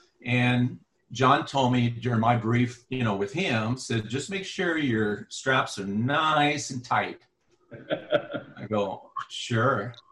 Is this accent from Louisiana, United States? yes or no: yes; Breaux Bridge, Louisiana, United States; I grew up in Brobridge, Louisiana. There is absolutely no military in Brobridge, Louisiana.